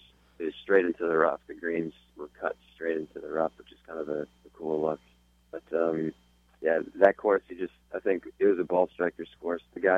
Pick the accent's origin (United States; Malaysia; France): United States; Minnesota; I growing up in Minnesota, everybody's pretty laid back there, but grew up in a Christian home and taught me my values and learned some discipline growing up